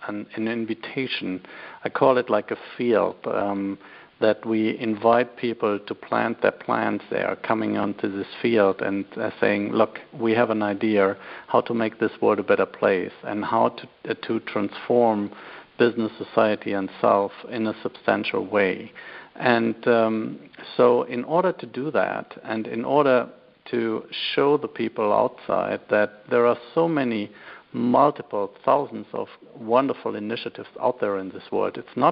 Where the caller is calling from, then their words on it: Munich, Bavaria, Germany; Well, I'm currently in Munich. It's a little bit after 6 p.m. in the evening